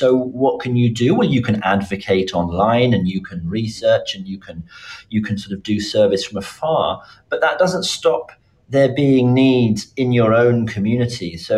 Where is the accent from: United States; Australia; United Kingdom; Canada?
United Kingdom; I am born and raised in Britain